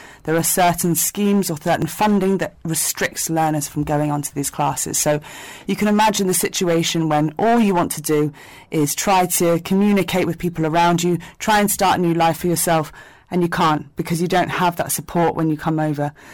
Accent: Hong Kong; also born or lived in China; I grew up in Hong Kong. I also spent a lot of time working in China.

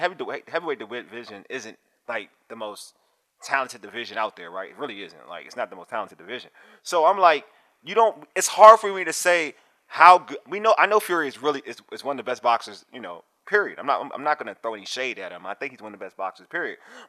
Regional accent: Nigeria; And I'm Nigerian, and Joshua is like Nigerian too

